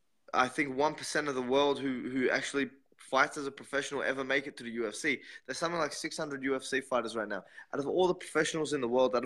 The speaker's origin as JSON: {"language": "English", "country": "Australia", "said": "And maybe I'm a bit simple-minded because I'm from Australia."}